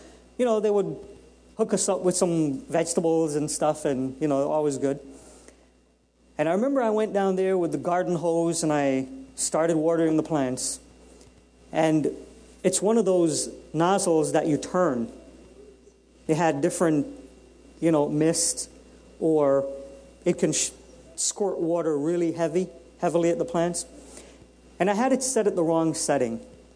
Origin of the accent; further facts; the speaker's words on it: New York, United States; when I was a little kid growing up in Queens and New York